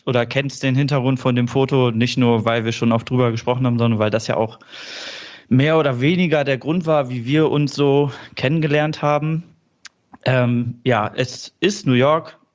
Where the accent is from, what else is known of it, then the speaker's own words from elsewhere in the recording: Ibbenbüren, North Rhine-Westphalia, Germany; born there; Ich komme nämlich eigentlich gar nicht aus Dortmund und auch nicht aus dem Ruhrgebiet. Ich bin nämlich geboren in Ibbenbüren. Aber da gab es auch bis zum Schluss, bis 2018, aktiven Steinkohlebergbau.